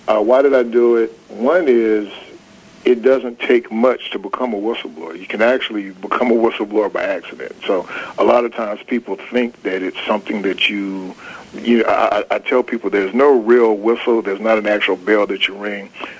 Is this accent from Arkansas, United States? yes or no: yes; Arkansas, United States; I'm from Arkansas, River Delta. The soil is rich, but the people are poor. And my hometown was ranked the worst place to live in America 2 years in a row.